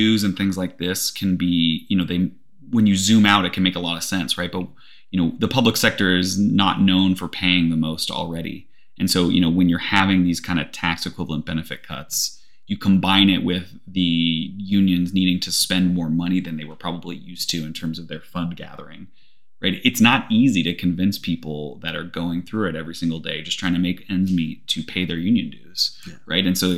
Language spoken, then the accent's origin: English; United States; it feels, frankly, bad as an American